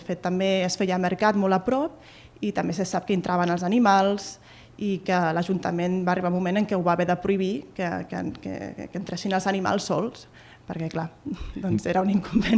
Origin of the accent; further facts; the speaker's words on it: Reus, Catalonia, Spain; ja que jo també soc de Reus